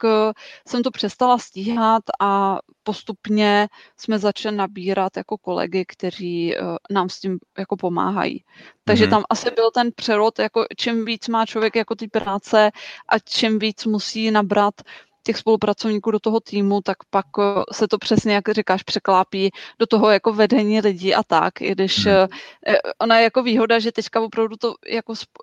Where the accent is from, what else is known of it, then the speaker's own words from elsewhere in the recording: Hradec Králové, Hradec Králové Region, Czechia; první investiční byt asi bude v Hradci Králové, protože to je město, které já znám a odkud pocházím.